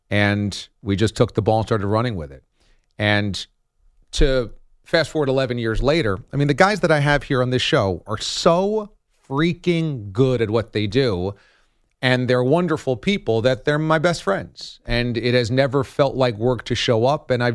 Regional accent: New York, United States; now in Boston, United States; But I always wanted to get back to New York, where is home.

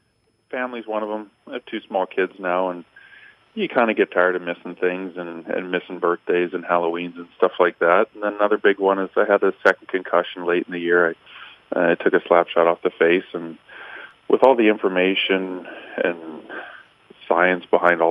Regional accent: St. Louis, Missouri, United States; growing up in St. Louis

